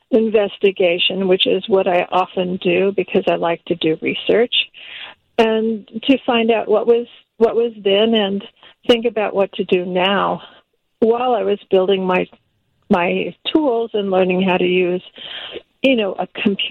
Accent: California, United States; also born or lived in New York; I'm originally from California.

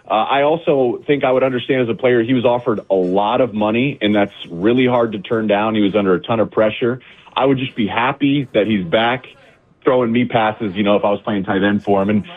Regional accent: Columbus, Ohio, United States; I grew up in Columbus, Ohio. I know I played at Michigan.

